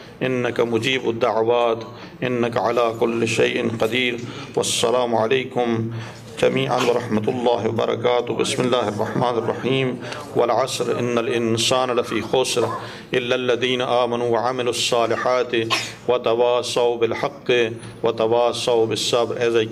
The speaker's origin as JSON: {"language": "English", "country": "Pakistan", "second_language": "English", "said": "But I would again, as a Pakistani, I would like to remind Pakistani government and advise to stay away."}